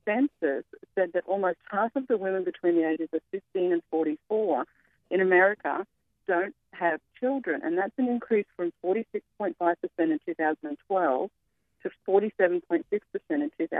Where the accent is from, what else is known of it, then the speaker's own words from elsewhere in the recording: Australia; I'm Australian, and I know that this percentage of women not having children in Australia is in excess of about 26%.